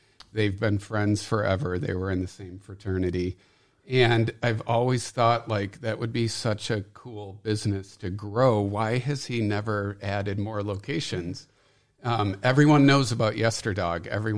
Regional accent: Ada, Michigan, United States; now in Colorado; I was born right here in Ada, Michigan, grew up in Ada, went to Thornapple Elementary School, went to Forest Hills Central High School after that, and then went to Michigan State for Hospitality Business School.

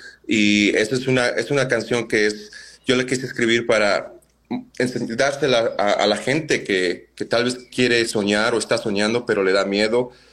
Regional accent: Puebla, Mexico; now in Canada; Yo ahí creciendo en Puebla conocí a muchos niños como yo.

